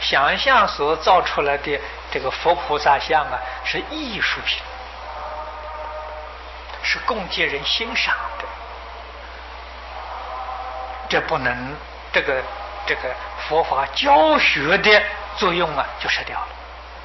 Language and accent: Chinese; China; 这个地势就是忉利天主。我们中国人称为玉皇大帝